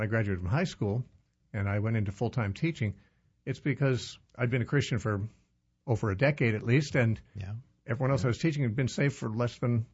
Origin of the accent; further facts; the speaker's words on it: Covina, California, United States; also born or lived in Orange County; I was 16 when my family moved from Covina to Orange County.